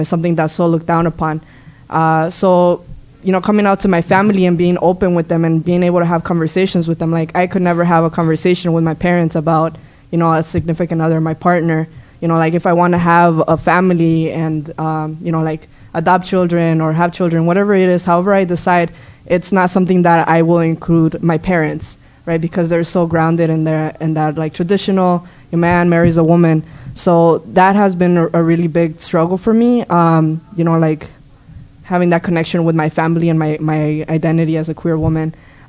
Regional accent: California, United States; now in St. Cloud, United States; I'm originally from California. I came here to go to school. I know a lot of people are like, why did you come to Minnesota from California?

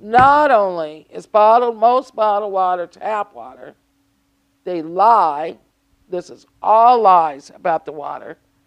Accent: Minnesota, United States; community in South Central Minneapolis is the poorest and most culturally diverse neighborhood in my home state.

